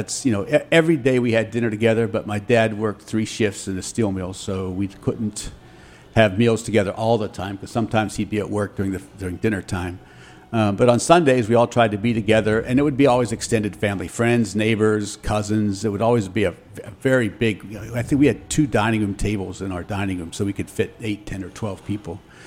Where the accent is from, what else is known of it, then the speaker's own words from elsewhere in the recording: McKeesport, Pennsylvania, United States; I started cooking in my hometown of McKeesport, just outside of Pittsburgh.